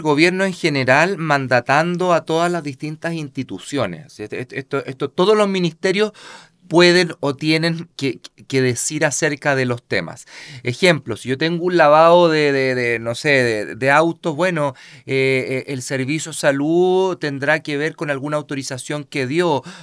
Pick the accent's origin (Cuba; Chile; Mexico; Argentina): Chile; El Estado somos todos los chilenos